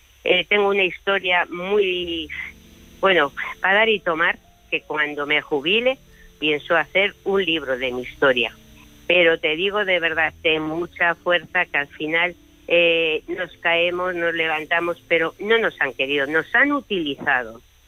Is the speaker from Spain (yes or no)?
yes; Basque Country, Spain; Yo soy del País Vasco, mis padres, son gallegos porque realmente emigraron a San Sebastián, me adoptaron